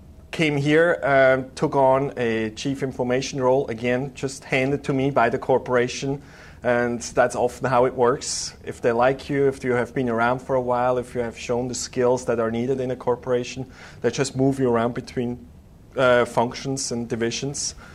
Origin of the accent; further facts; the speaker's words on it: Zurich, Switzerland; English is a second language; You might hear the accent, so I'm originally from Switzerland, Zurich.